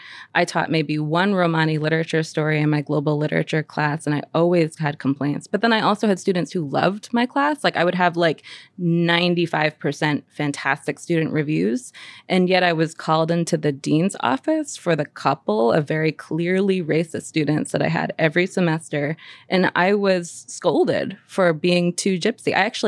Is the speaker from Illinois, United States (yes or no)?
no; New Hampshire, United States; I grew up in New Hampshire. I'm like an 80s baby.